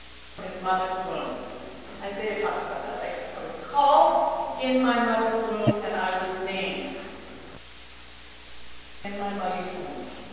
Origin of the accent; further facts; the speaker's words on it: Manchester, North West England, United Kingdom; born there; I was born actually in Manchester and lived in Clapping Clock.